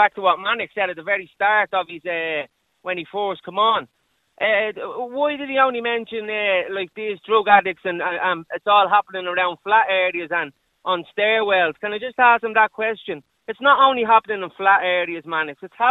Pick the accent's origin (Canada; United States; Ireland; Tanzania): Ireland; Dublin, Leinster; I'm from the Liberties myself. I was born and reared in Brightwood Street Flat.